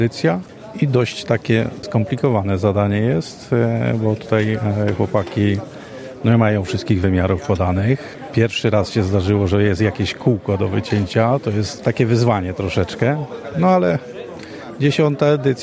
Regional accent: Jarosław, Subcarpathian Voivodeship, Poland; Nie, ja jestem z Jarosławia

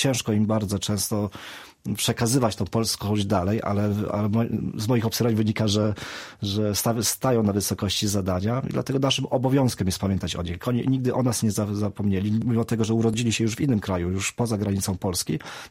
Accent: Vilnius County, Lithuania; My tu jesteśmy od dawien dawna, dziada, pradziada, my jesteśmy Polakami z Wileńszczyzny, a nie Polonią.

